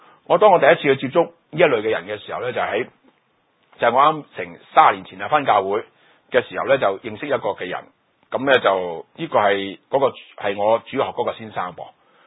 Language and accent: Cantonese; China; 又話呢見到我哋中國人所講咩牛頭馬面啊